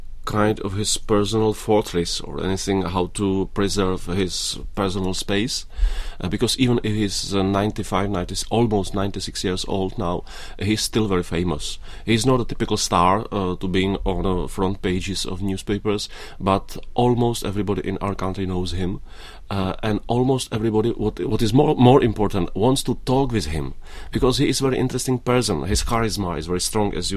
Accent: Czechia; They've been asking, where are you from? I said, from Czech Republic.

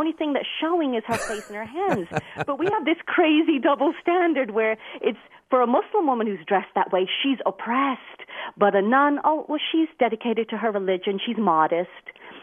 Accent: London, United Kingdom; And then I grew up in London

